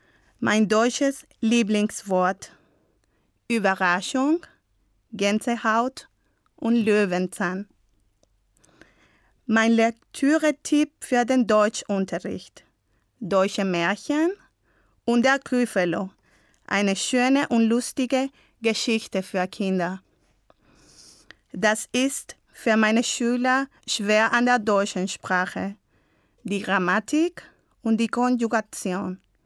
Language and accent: German; Barranquilla, Atlántico, Colombia; German is a second language; Ich komme aus Barranquilla, Kolumbien und ich bin im Jahr 1981 geboren.